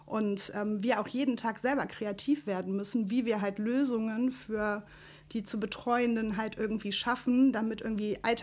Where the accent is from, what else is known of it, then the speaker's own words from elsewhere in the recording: Korschenbroich, North Rhine-Westphalia, Germany; Ich bin aus Korschenbruch. Das ist ja nicht allzu weit weg. Und ich bin hier in Wifflinghofen durch einen Zufall gelandet.